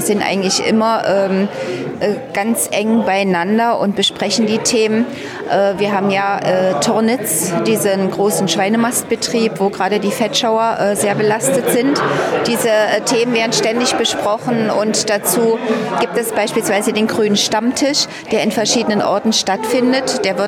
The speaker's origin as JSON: {"language": "German", "town": "Calau", "region": "Brandenburg", "country": "Germany", "said": "Ja, ich komme aus Kalau."}